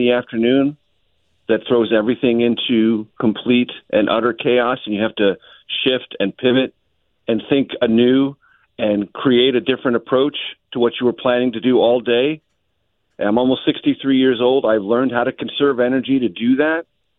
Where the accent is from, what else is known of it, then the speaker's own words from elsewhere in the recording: San Diego, California, United States; When I grew up in San Diego, California, public school kid, Nobody in my family had any experience in journalism at all.